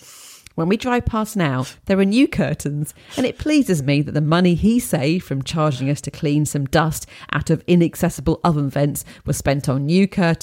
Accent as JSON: {"language": "English", "country": "United States", "tie": "born or raised there", "moved": "as an adult", "lives_now": "London, United Kingdom", "said": "I grew up in the United States, but at the age of 26, I took a risk and moved to London. That was in 2002."}